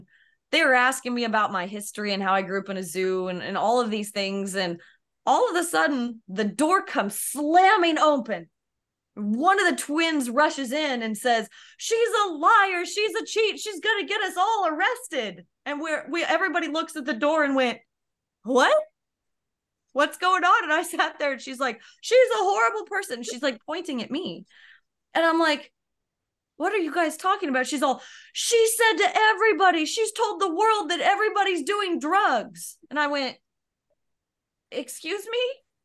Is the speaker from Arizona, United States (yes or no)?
yes; Arizona, United States; I'm from Arizona. When it's 70 degrees, you get your jacket and you're freezing, you know?